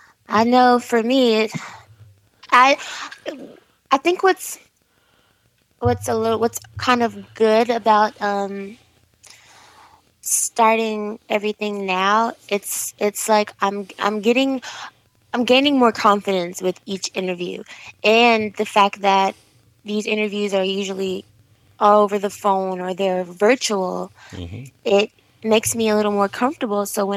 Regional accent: Los Angeles, California, United States; Well, I am originally from Los Angeles.

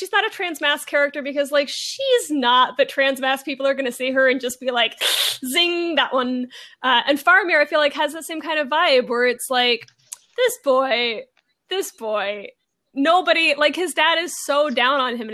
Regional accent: Virginia, United States; like as a child growing up in Northern Virginia, and like just that part of my life was so fucking dark.

